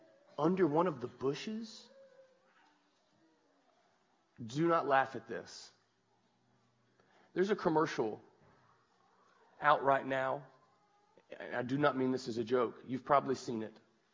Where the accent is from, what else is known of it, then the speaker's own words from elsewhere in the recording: Kentucky, United States; I'm from Kentucky.